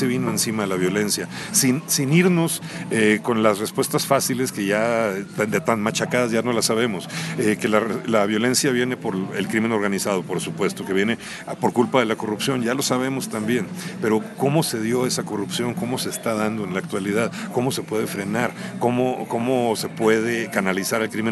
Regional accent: Monterrey, Nuevo León, Mexico; also born or lived in Ciudad Juárez; yo que me crié en Monterrey, pensar escribir en Monterrey, escribir en Ciudad Juárez, también viví ahí.

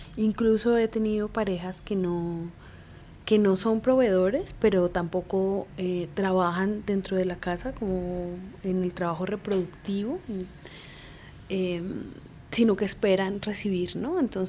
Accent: Colombia; born there; Yo soy colombo-mexicana. Nací en Colombia y tengo la nacionalidad mexicana por naturalización.

